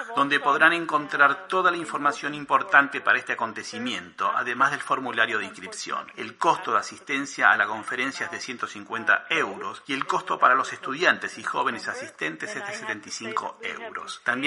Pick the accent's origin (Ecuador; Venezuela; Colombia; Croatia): Croatia; La segunda conferencia transcurrió en el año 2013 en Zagreb, en mi país.